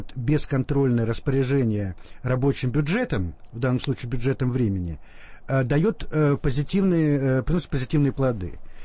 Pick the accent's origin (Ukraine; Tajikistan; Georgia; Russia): Russia; Moscow Oblast; я вот тоже из Подмосковья, но я ездил в археологический кружок в Москву.